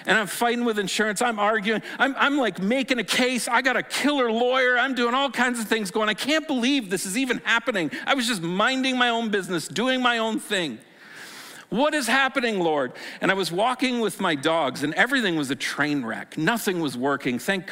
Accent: Stratford, Ontario, Canada; And so I grew up in Stratford, but our family farm was on the 8th line, actually just near Elmira.

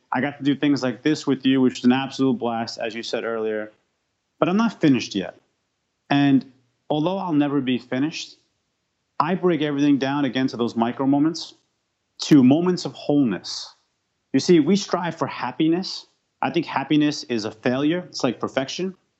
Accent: New York City, New York, United States; born and raised in New York City, I believe in the micro moments.

